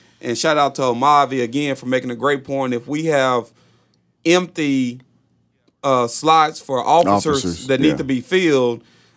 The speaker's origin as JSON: {"language": "English", "town": "Little Rock", "region": "Arkansas", "country": "United States", "tie": "born or raised there", "said": "I grew up in Southwest and didn't even realize that there is 36,000 people who live in what's considered Southwest Little Rock."}